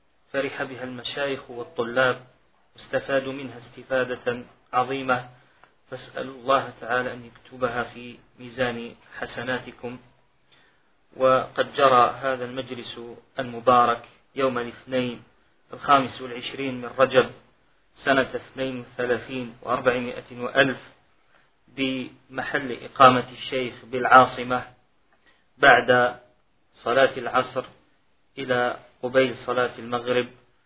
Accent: Algeria; ونشكر الشيخ أيضا على زيارته إلى بلدنا الجزائر

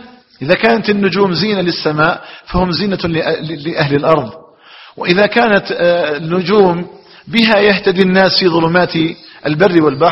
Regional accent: Algeria; أن يجعل الله تعالى بلدنا الجزائر

